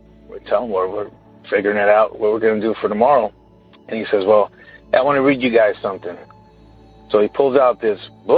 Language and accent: English; Sacramento, California, United States; I'm from Sacramento, California.